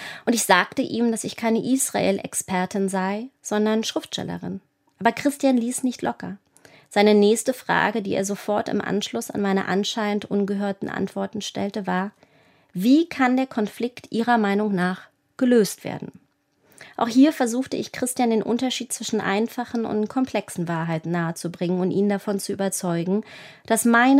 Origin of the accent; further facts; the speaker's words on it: East Germany, Germany; ob mir als Ostdeutsche diese israelische Mauer nicht furchtbar vorkäme.